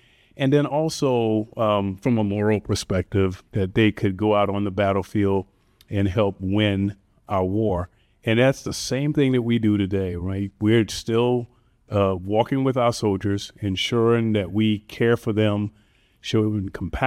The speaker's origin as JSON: {"language": "English", "town": "Savannah", "region": "Georgia", "country": "United States", "tie": "born or raised there", "also_born_or_lived": "Hilton Head Island, South Carolina", "said": "I grew up in Savannah, Georgia, and partly in Hilton Head Island, South Carolina. Small community, right?"}